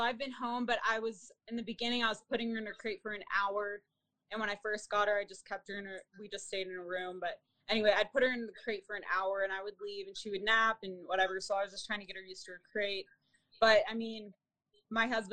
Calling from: Utah, United States; I'm calling from Utah.

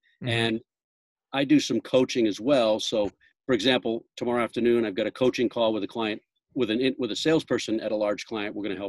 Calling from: Boston, Massachusetts, United States; I'm in my home office in Roslindale, which is a neighborhood of Boston, Massachusetts.

